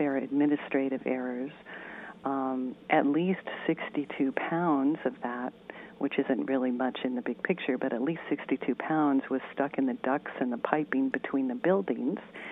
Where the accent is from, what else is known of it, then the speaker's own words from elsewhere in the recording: Arvada, Colorado, United States; I grew up in Arvada, Colorado. I grew up in suburbia. Nothing happened there.